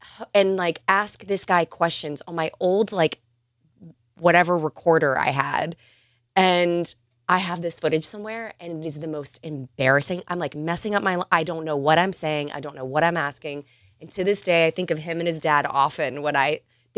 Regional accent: Louisiana, United States; And it was in Baton Rouge, Louisiana, which I thought was cool that they chose, you know, mm-hmm. my home state.

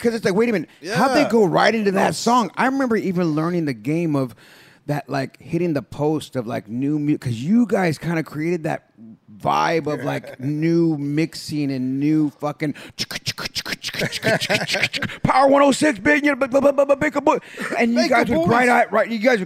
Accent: San Jose, California, United States; I'm born and raised in East San Jose.

